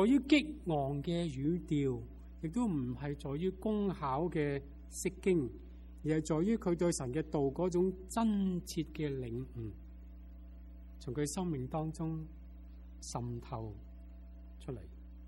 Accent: Hong Kong; now in United States; 我们在美国长我们在香港长大就没有这样的机会。

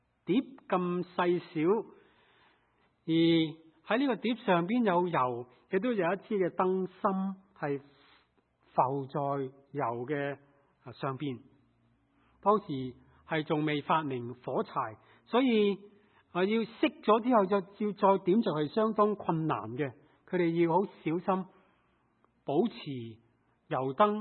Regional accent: Hong Kong; 正如好像我们香港人，我们很自豪香港这个城市是东方之珠，是东方灿烂的明珠

